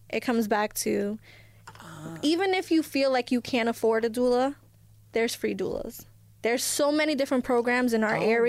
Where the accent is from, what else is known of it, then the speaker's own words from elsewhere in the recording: New Jersey, United States; Like, I'm from New Jersey. So in New Jersey, we have, it's a program called